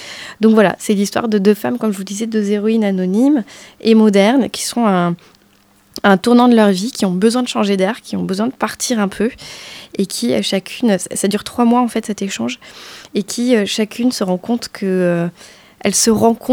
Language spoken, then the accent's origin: French; Nouvelle-Aquitaine, France; comme je viens de Lot-et-Garonne